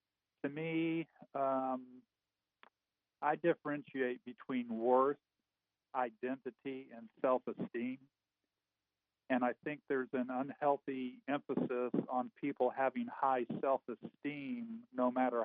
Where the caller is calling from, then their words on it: Austin, Texas, United States; I am calling from Austin, Texas, and okay.